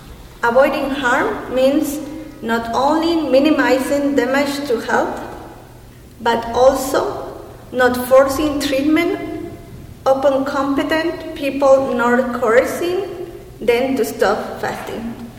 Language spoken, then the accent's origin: English; Guatemala; I am from Guatemala.